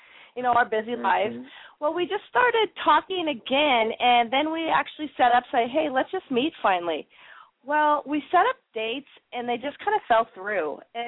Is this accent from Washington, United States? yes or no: yes; Washington, United States; I'm from Washington State.